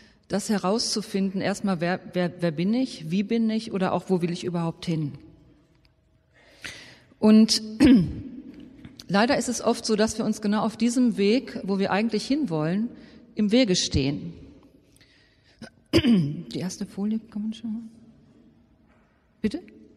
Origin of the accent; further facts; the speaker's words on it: Iserlohn, North Rhine-Westphalia, Germany; born there; now in Dortmund, Germany; Ich bin eigentlich gebürtige Iserlohnerin. Meine Mutter wohnt auch noch hier, schräg gegenüber im Altenheim.